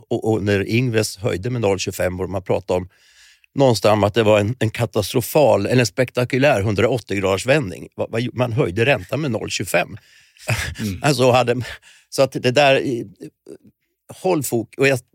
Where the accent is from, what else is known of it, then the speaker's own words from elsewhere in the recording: Linköping, Östergötland, Sweden; jag kommer själv från Linköping. Jag har fått en tendens att kalla det landsbygden numera.